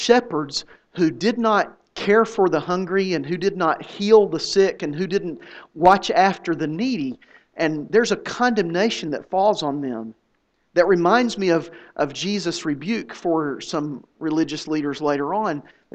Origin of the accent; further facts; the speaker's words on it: Tennessee, United States; and I grew up in East Tennessee.